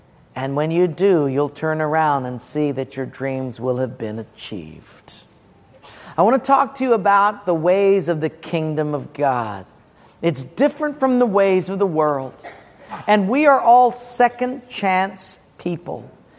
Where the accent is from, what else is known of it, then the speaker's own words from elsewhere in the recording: Honolulu, Hawaii, United States; I was raised in Palolo Valley and the poorest part of it. So we were really, really poor.